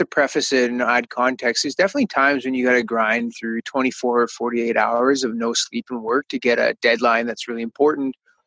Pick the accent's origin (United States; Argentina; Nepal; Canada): Canada; British Columbia; We're both from the West Coast. I live just outside of Vancouver, 5 minutes away from a place called Burnaby Mountain.